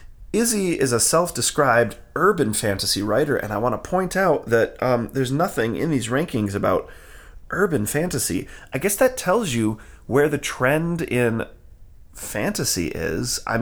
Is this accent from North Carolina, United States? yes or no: yes; Wilson, North Carolina, United States; I grew up in Wilson, North Carolina. It's a small town about an hour east of Raleigh